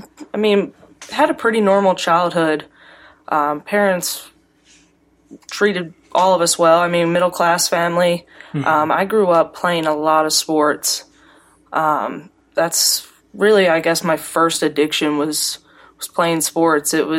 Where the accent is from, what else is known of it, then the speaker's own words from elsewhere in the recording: Catonsville, Maryland, United States; Like I said, I'm from Catonsville, born and raised.